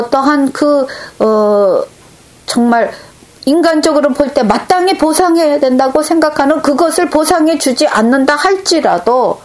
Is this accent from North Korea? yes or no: no; South Korea; now in Japan; 제가 한국인으로서의 그 민족 감정을 넘어서지 않으면은